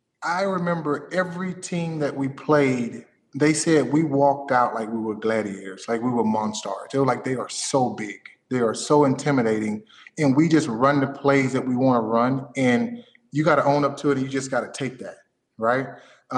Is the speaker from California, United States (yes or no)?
no; Alabama, United States; Yeah, I grew up in Alabama, man.